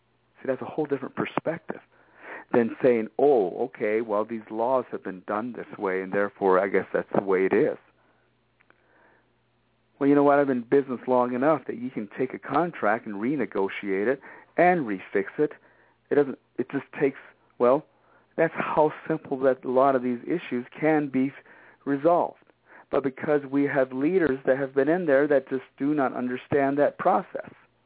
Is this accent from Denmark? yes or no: no; Shiprock, New Mexico, United States; born there; I was born in Shiprock. I'm one of you.